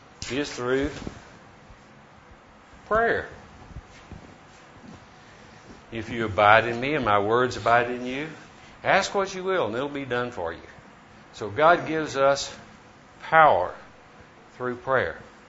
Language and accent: English; Bedford, Texas, United States; I'm from Bedford, Texas, and this guy has been trying to make something out of me for 35 years.